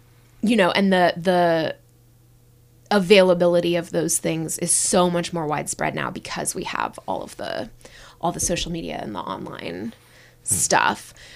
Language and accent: English; Denver, Colorado, United States; I'm from Denver.